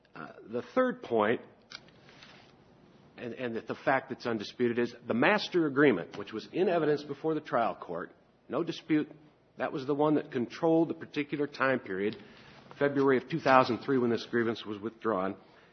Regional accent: Fort Wayne, Indiana, United States; I'm from Fort Wayne, Indiana, with the law firm of Tyson Bowers & Associates.

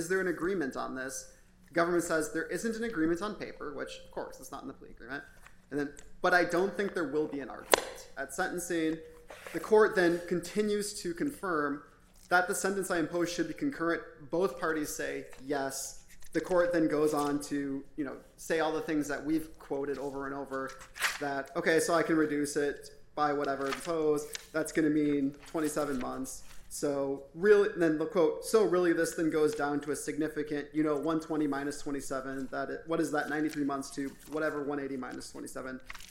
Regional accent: Green Bay, Wisconsin, United States; I grew up in Green Bay. I think I can say this about Northeastern Wisconsin.

